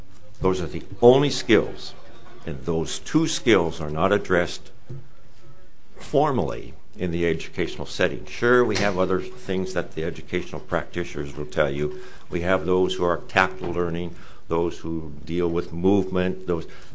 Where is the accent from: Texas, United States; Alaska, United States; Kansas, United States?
Alaska, United States; English is a second language; why I, as an Alaska Native, am speaking to you in English. It's not my native tongue. It's a cultural imprint that I don't have, but I have had to learn.